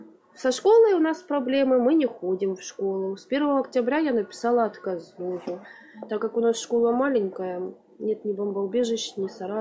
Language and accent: Russian; Horlivka, Donetsk Oblast, Ukraine; moved away; Мы с Горловки приехали. Сидели до 8 ноября под бомбежками. Пол-лета прожили в бомбоубежище.